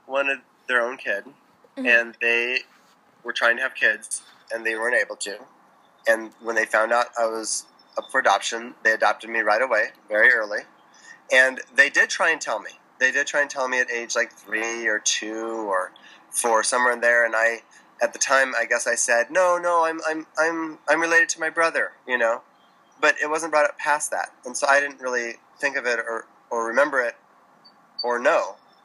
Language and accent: English; Alaska, United States; also born or lived in Central America; I would say my first 5 years up in Alaska. And then my parents bought a sailboat and homeschooled my brother and I down in Central America on a sailboat.